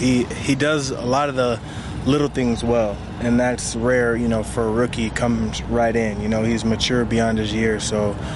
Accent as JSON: {"language": "English", "town": "St. Louis", "region": "Missouri", "country": "United States", "tie": "born or raised there", "said": "growing up in St. Louis has been, you know, a privilege"}